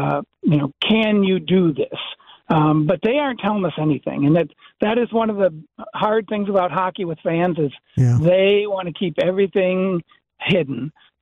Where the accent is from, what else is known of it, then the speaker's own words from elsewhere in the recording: Michigan, United States; I'm from Michigan